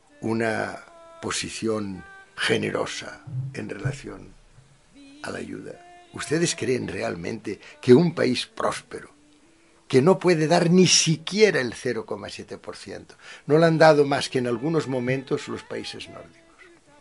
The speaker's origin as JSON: {"language": "Spanish", "region": "Catalonia", "country": "Spain", "said": "yo soy catalán y lo digo siempre, un catalán calcula rápidamente"}